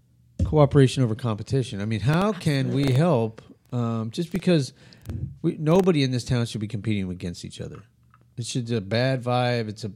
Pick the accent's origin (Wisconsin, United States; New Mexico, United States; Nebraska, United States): New Mexico, United States; Albuquerque; I mean, when I was growing up in Albuquerque, it was always a friend, you know, always had bands, friends in bands.